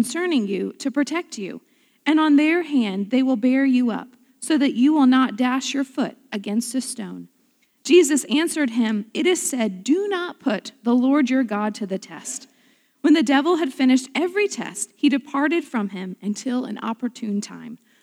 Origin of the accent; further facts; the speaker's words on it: Virginia, United States; So I grew up just outside of Richmond, Virginia, and it's a big art area.